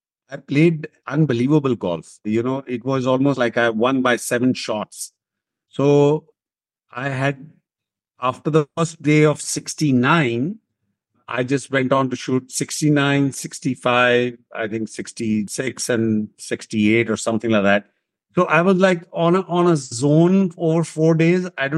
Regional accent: Chandigarh, India; And there was a tournament happening in my hometown, the Chandigarh Open.

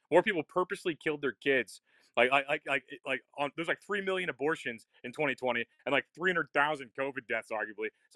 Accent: St. Louis, Missouri, United States; that's what happened to St. Louis. I'm from St. Louis.

